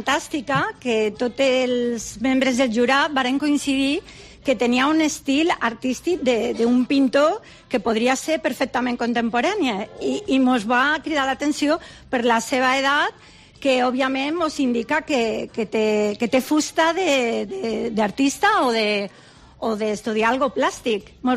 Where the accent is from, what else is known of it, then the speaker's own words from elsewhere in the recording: Palma, Balearic Islands, Spain; Soc de Palma de Mallorca i me feia un pot de coratge xerrar el mallorquí. Jo no sabia si xerrar castellà